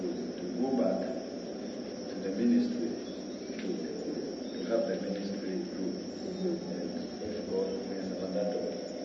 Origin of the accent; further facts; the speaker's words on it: Volta, Ghana; Yeah, we are from the Volta region, around the Kwando district.